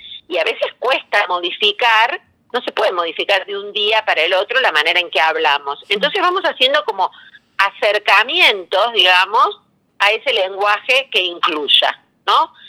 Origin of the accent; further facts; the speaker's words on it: Córdoba, Argentina; Soy de Córdoba y en ese sentido nos pasa también que hay palabras que las decimos de otra manera.